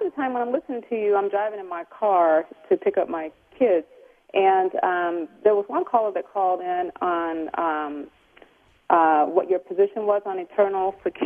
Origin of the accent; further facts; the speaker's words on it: East Coast, United States; now in West Coast, United States; I'm from the East Coast, and I moved over to the West Coast about a year and a half ago